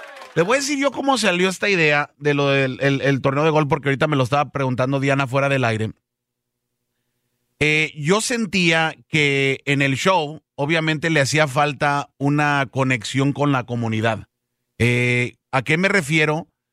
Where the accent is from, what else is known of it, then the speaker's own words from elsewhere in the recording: Chicago, Illinois, United States; aunque yo soy de Chicago y nací en Chicago, todos los veranos nosotros veníamos a la ciudad de Dallas